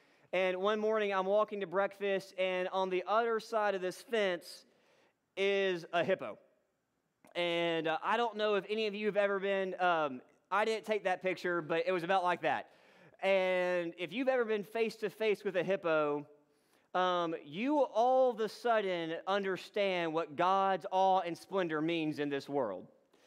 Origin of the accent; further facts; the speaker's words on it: Georgia, United States; And I thought I knew mountains growing up in North Georgia and visiting Asheville and all of those things.